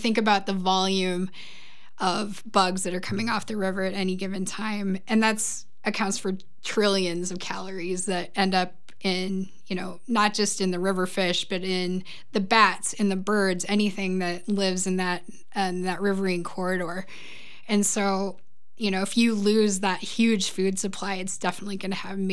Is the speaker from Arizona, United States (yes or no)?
no; South Dakota, United States; Even growing up in South Dakota, I know it's South Dakota versus Wisconsin, but you couldn't drive anywhere without having a windshield just full of bugs.